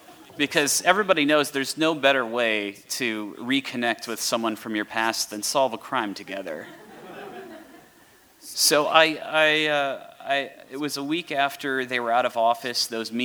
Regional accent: Iowa, United States; Now, I am from Iowa, and I thought everybody knew about the Iowa State Fair.

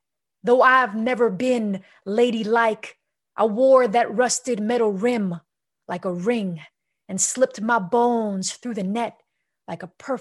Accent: New York City, New York, United States; And growing up in New York City, street vendors, right, were deeply ingrained in my community, right?

